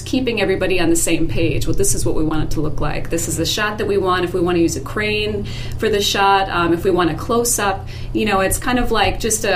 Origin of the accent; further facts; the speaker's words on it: Minnesota, United States; I was back in my hometown in Minnesota